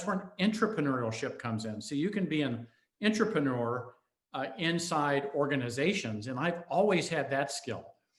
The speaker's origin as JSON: {"language": "English", "town": "Colorado Springs", "region": "Colorado", "country": "United States", "tie": "born or raised there", "said": "I was about 14 years old. I grew up in Colorado Springs."}